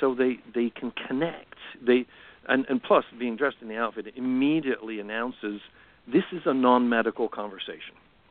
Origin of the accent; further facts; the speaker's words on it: United Kingdom; And I'm a Brit originally, and I hadn't been in this country a whole long time.